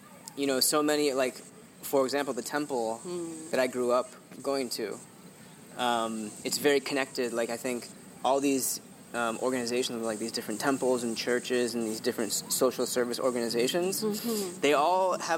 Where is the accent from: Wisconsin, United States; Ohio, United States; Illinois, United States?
Illinois, United States; Chicago; I grew up in the Chicagoland area. And, you know, I spent some time on the west coast of the United States for college. I spent 1 year studying abroad in Japan. And then I returned to Chicago